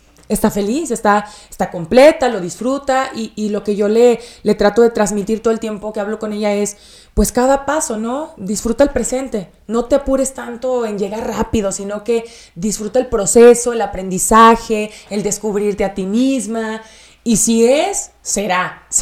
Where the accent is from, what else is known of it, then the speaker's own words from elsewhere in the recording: San Luis Potosí, Mexico; yo soy de provincia, yo sí. Soy de San Luis Potosí, entonces traía ya muchos acuerdos, ¿no?